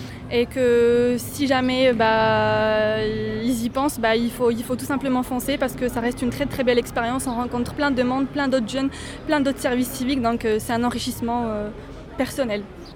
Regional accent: Morocco; moved away as an adult; now in Toulouse, France; j'ai 26 ans et je suis originaire du Maroc. Je suis venue à Toulouse pour faire mes études.

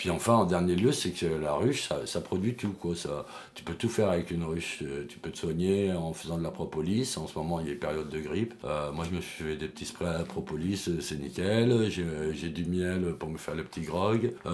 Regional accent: Centre-Val de Loire, France; born there; moved away as an adult; now in Toulouse, France; je suis toulousain, j'ai 50 ans cette année et je suis né en Touraine, je suis arrivé à Toulouse à l'âge de 25 ans.

